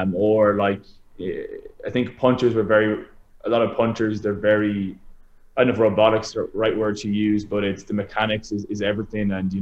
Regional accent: Ireland; when I was a 10-year-old growing up in Ireland

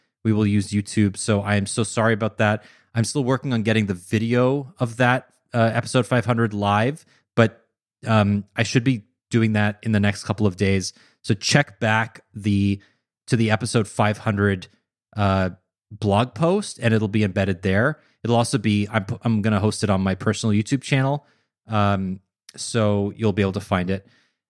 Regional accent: Canada; I'm Canadian, so I forget sometimes.

